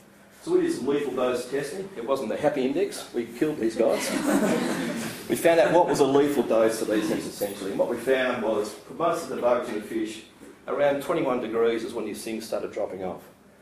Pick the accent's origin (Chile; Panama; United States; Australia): Australia; Albany, Western Australia; down where I'm from Albany